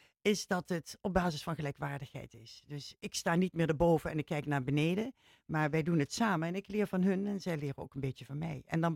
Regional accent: Netherlands; Want wij komen hier uit Nederland en we pretenderen nooit dat we alles weten.

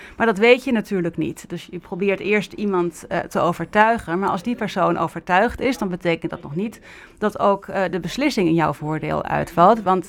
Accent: Netherlands; Als Nederlander, ik heb het al meegemaakt dat er wordt onderhandeld.

